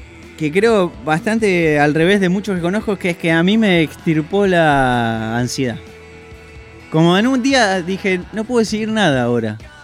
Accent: Mar del Plata, Buenos Aires Province, Argentina; Mar del Plata, mi ciudad natal

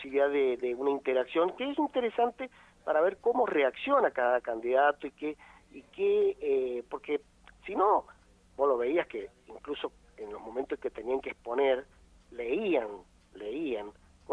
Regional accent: San Luis, Argentina; cuando vos le decías, somos de San Luis, el taxista decía, qué lindo San Luis

